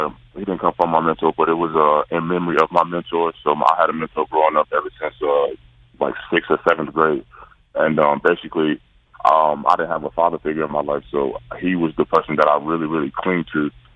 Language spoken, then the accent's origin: English; North Carolina, United States; so I can go out into other neighborhoods, especially in North Carolina, my home state